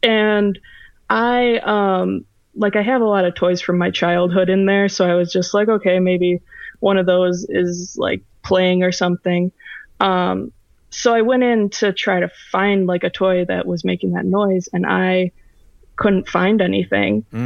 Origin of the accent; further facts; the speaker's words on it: Oshkosh, Wisconsin, United States; Yeah, I'm from Oshkosh, Wisconsin.